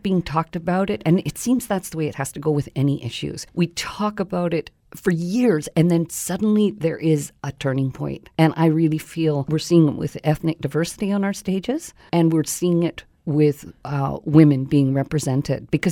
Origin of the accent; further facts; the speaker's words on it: Vancouver, British Columbia, Canada; I grew up in Lower Point Grey when it was still a working class hood and not the wealthy hood.